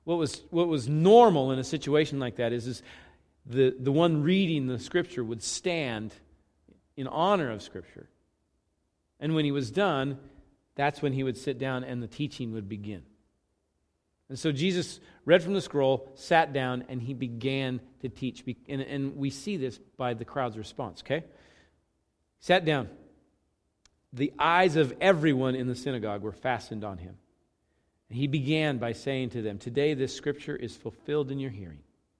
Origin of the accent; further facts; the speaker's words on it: Moscow, Idaho, United States; I grew up in Moscow, and when I was a kid